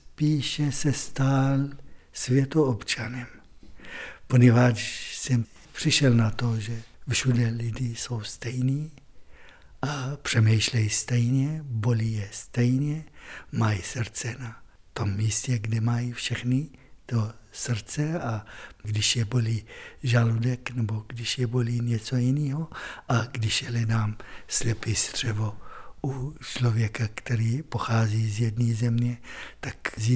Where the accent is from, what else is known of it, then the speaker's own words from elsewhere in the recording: Litoměřice, Ústí nad Labem Region, Czechia; Jsem litoměřický občan. Lidi z Litoměřic jsou moje spoluobčané. Lidi z České republiky jsou moje spoluobčané. Sýrie je ve mně